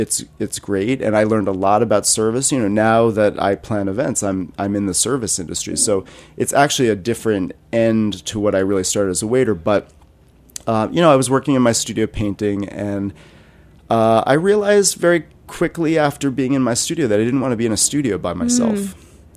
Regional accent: New Jersey, United States; Okay, I grew up in New Jersey. Oh. And I was one of those Jersey kids who couldn't wait to be in New York City.

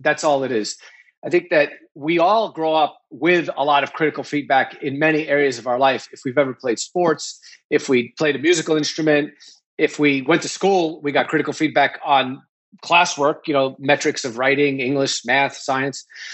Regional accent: New York, United States; I started out as a lawyer. I grew up in New York and was in law school my second year at Vanderbilt Law School

